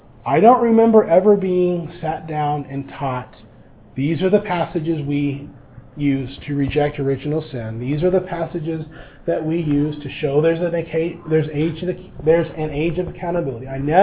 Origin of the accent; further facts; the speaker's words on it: United States; Now, as an American, this sounds pretty good.